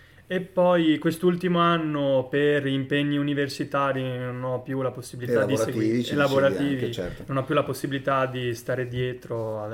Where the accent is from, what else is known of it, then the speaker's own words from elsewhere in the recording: Albignasego, Veneto, Italy; Io sono di Albignasego, ho iniziato appunto con il mini basket lì